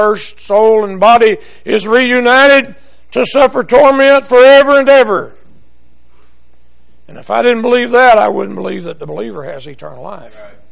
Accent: Arkansas, United States; I know I grew up in Arkansas.

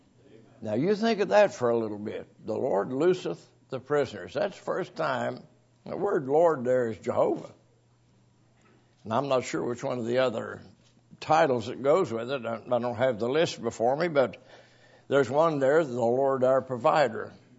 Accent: West Virginia, United States; I grew up in Braxton County, West Virginia, in the Depression years.

